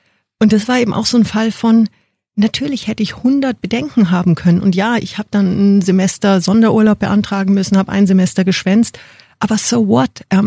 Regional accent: Munich, Bavaria, Germany; born there; Ich bin geboren in München, 5 Kilometer von BMW, vom Headquarter entfernt.

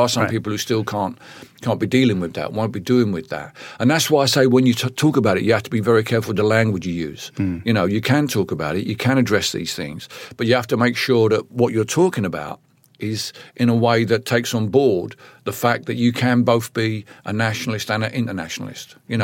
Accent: Barking, London, United Kingdom; where I grew up in Barking

